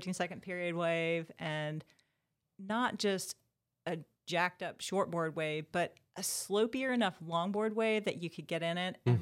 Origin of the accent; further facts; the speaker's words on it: Midwest, United States; And I was a swimmer growing up in the Midwest.